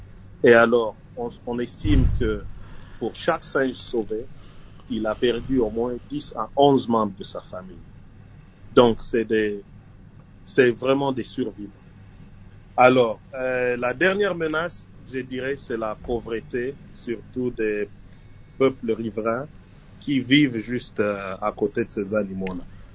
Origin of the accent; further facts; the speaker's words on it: DR Congo; nous tous, en tant que Congolais et Africains en général, nous avons ce qu'on appelle des totems.